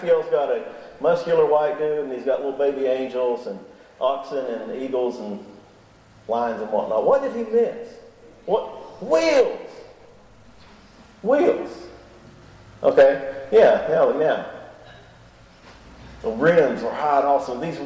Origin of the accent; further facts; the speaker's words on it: Troutdale, Oregon, United States; You think, I'm from Troutdale, and people think that's remote.